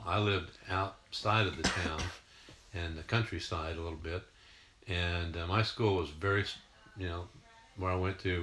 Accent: Texas, United States; I grew up in Southeast Texas, which is very right on the Louisiana border, and very Southern, culture.

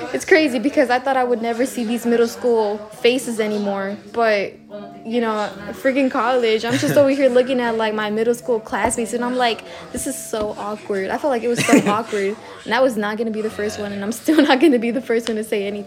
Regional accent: Chicago, Illinois, United States; Yeah, so born and raised in Chicago, Illinois, you know, Belmont, Cragen area, I guess.

